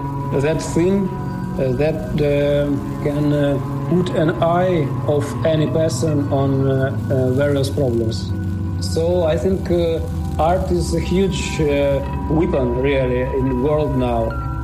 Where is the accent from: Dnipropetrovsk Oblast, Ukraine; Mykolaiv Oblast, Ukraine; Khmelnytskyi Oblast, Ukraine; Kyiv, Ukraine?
Dnipropetrovsk Oblast, Ukraine; Dnipro; I am from Dnipro, Ukraine.